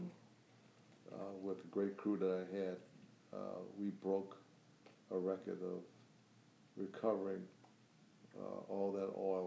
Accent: New Orleans, Louisiana, United States; I was given my first command in my hometown of New Orleans.

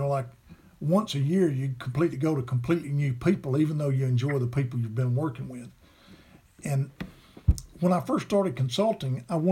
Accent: Alabama, United States; of course it's Alabama. And then every question and answer was Alabama. Because everybody knows that's where I'm from because of my accent.

